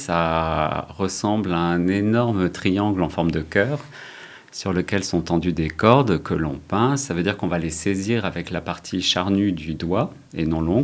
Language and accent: French; Centre-Val de Loire, France; moi, j'ai grandi dans le Loiret